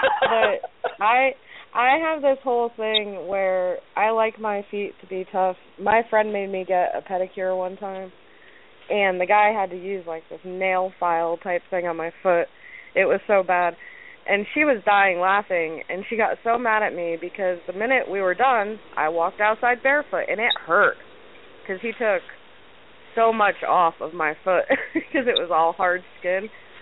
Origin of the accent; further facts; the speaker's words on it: Connecticut, United States; I grew up